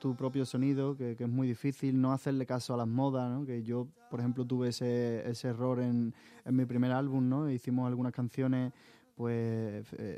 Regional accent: Andalusia, Spain; mi tierra, Andalucía

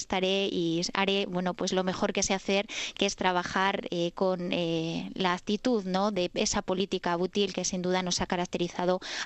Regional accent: Valladolid, Castile and León, Spain; yo soy natural de Valladolid, pero también soy militante del Partido Socialista en Madrid

